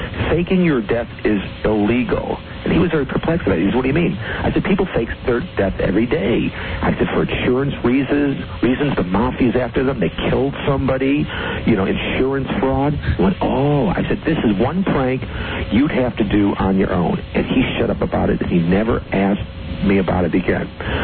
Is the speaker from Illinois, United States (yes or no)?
yes; Chicago, Illinois, United States; My hometown, yeah, go ahead.